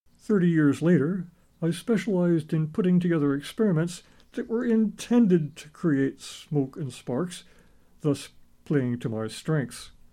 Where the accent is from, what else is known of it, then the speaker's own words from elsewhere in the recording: Texas, United States; born there; I answered that I was born in Texas, booze, was 6 feet 2 inches tall, booze, and was a musician, booze.